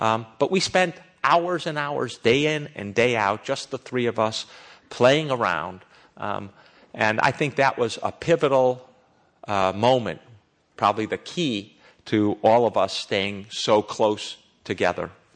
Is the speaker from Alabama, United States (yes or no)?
no; Wilmette, Illinois, United States; In any case, we grew up in Wilmette, and then we sort of dispersed around the world.